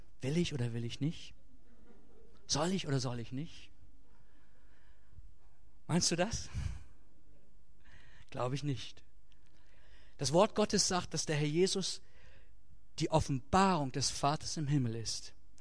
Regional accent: Lower Saxony, Germany; Das ist bestimmt nicht so bei euch hier, aber bei uns in Ostfriesland.

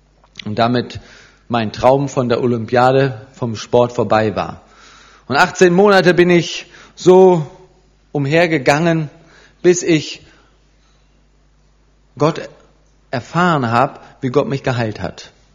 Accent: Germany; Ich bin in Deutschland groß geworden, wie die meisten von Ihnen vielleicht.

